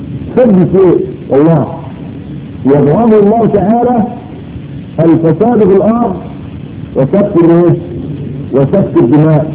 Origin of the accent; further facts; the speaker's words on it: Egypt; ويسرقوا العربيات ويسرقوا الانبر يأذنين كمان عندنا في مصر